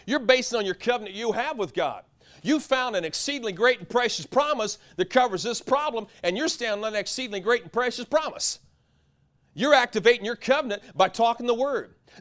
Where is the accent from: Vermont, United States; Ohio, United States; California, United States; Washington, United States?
Vermont, United States; See, like we came from Vermont.